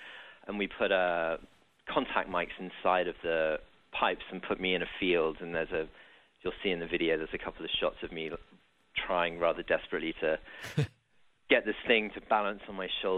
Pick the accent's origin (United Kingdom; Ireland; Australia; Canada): United Kingdom; London; now in United States; I'm not. That's true. Yeah, I'm from London originally. Been here about just over 10 years.